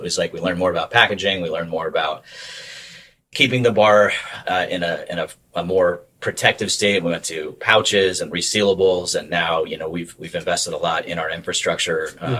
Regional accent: New York, United States; I was up north. I grew up in New York.

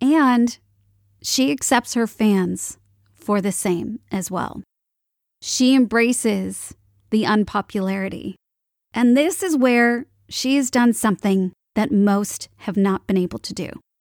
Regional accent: Chicago, Illinois, United States; I was one of the lucky ones. I grew up in Chicago.

